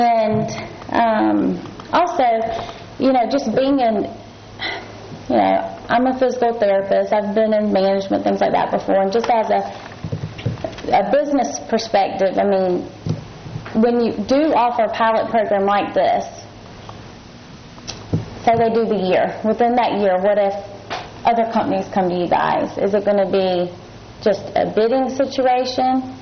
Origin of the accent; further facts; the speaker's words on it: North Augusta, South Carolina, United States; I grew up in North Augusta, born and raised